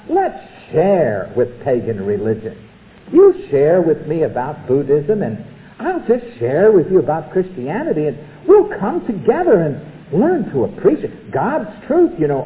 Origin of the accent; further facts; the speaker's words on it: New York, United States; I'm a New Yorker. How can I help it? I have to talk this way.